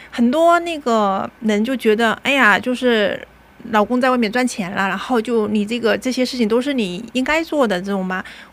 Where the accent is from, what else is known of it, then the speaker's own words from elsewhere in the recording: South Korea; Chinese is a second language; moved away as an adult; now in China; 他们发现他们也都跟我一样，就是都是韩国人，但是就他们也都在自己的国家这样子生小孩，不像我是外国人嘛